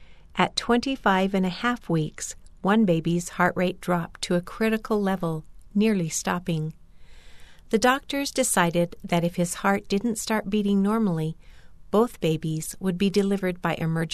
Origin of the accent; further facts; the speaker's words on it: Peru; my home country of Peru